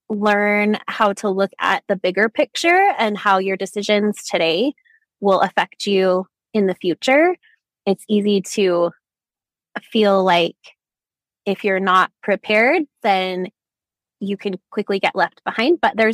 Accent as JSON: {"language": "English", "region": "Utah", "country": "United States", "tie": "born or raised there", "said": "I am almost 35. I was born and raised in Utah. I am a mom of four kids."}